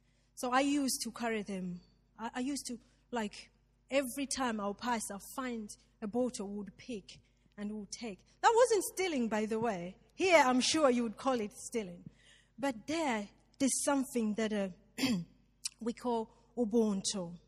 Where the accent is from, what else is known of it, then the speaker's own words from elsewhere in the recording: Malawi; English is a second language; I grew up in Malawi, and I went to a boarding school called Livingstonia Secondary School.